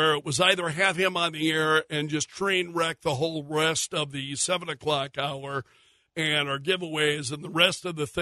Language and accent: English; Sioux Falls, South Dakota, United States; I'm from Sioux Falls. I was born in Sioux Falls. I grew up with those animals.